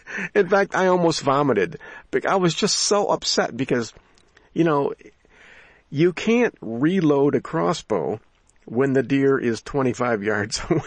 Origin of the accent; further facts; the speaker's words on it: Barry County, United States; I'm from Barry County, so that's okay. I mean, grew up on roadkill.